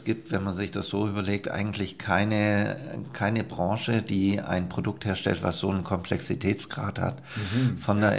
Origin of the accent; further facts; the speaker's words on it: Lindau, Bavaria, Germany; Ich selber bin aus Lindau-Bodensee und dort hatten wir eine Motoreninstandsetzung.